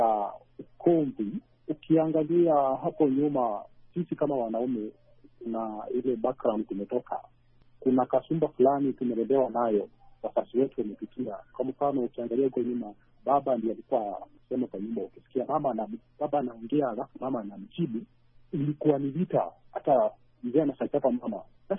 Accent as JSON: {"language": "Swahili", "region": "Nairobi", "country": "Kenya", "said": "natokea kutoka Nairobi."}